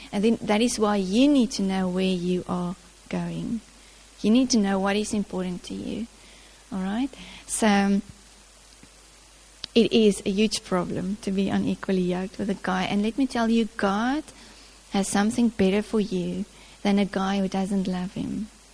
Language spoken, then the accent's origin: English; Ladismith, Western Cape, South Africa; I grew up in Ladysmith in the Little Karoo.